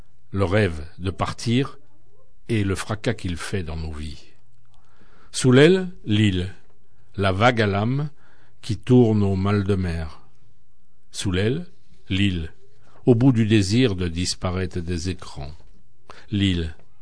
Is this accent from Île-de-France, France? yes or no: yes; Paris, Île-de-France, France; moi je suis né à Paris, j'ai vécu à Paris jusqu'à 11 ans, donc j'ai des souvenirs d'enfance.